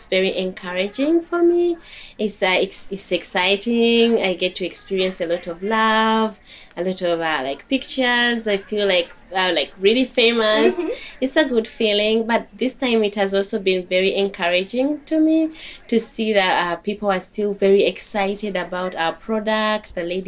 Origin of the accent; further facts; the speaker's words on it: Uganda; from Uganda.